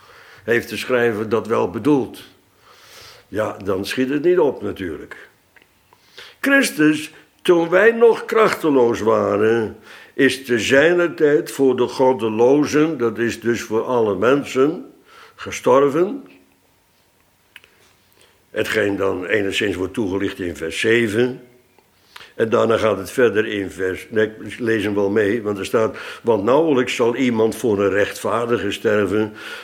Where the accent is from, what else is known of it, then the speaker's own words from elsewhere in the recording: Netherlands; En eens in het jaar worden wij als Nederlanders geacht op 4 mei te gedenken degenen die gestorven zijn voor ons